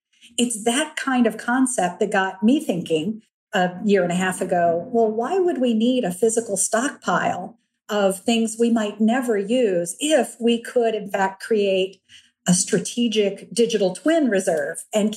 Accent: Lexington, Virginia, United States; Well, at the time, by the way, I was raised in Lexington, Virginia. My manners were impeccable, right?

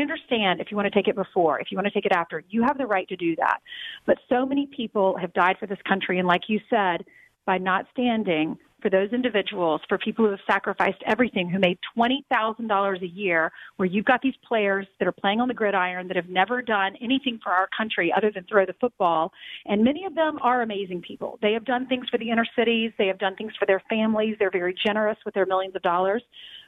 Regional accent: the South, United States; I will say I'm from the South. I grew up in a Christian home.

